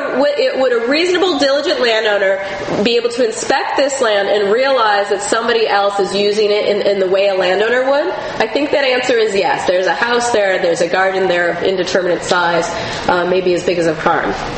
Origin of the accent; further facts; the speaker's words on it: Wisconsin, United States; This is how you know I'm from Wisconsin.